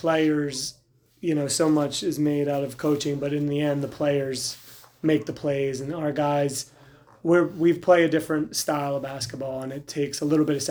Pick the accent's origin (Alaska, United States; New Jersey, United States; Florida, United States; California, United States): New Jersey, United States; which is not as easy as it was for me growing up in Jersey.